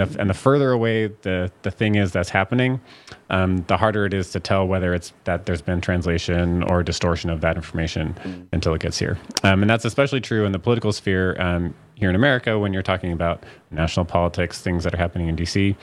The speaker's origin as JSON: {"language": "English", "region": "Oregon", "country": "United States", "tie": "born or raised there", "also_born_or_lived": "Northern California", "said": "So I think, so I grew up in Southern Oregon and Northern California, actual Northern California, not the Bay Area, but Northern California."}